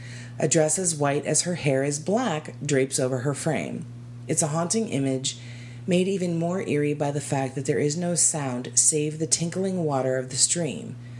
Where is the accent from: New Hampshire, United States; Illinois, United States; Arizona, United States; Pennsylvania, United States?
Arizona, United States; Now, being born and raised in Arizona, I can tell you that Launa Canyon in Arizona is nothing I've ever heard of before